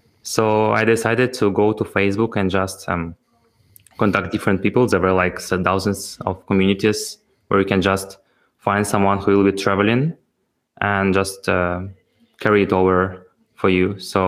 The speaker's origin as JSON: {"language": "English", "country": "Ukraine", "second_language": "English", "moved": "yes", "lives_now": "Berlin, Germany", "said": "Me myself, I'm coming from Ukraine. I do software development for the last 10 years. And I think in Berlin, I'm already for 3.5 years or four"}